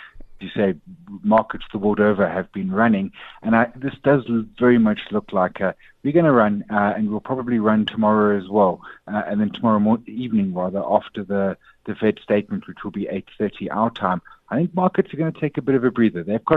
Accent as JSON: {"language": "English", "country": "South Africa", "said": "There's a lot as a South African consumer to be more confident about."}